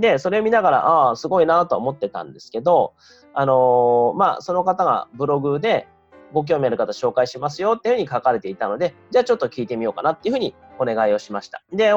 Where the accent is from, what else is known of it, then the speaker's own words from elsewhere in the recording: Toyama, Japan; now in Kyoto, Japan; それからしばらく故郷の富山に戻ろうかなと思っています